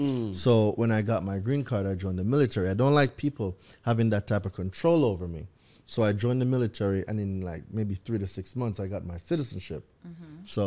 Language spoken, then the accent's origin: English; Jamaica; moved away as an adult; I was born in Jamaica. Okay. Right? So I lived there for 20 years, and then I decided to take a chance on me and leave everything I knew to come to this country.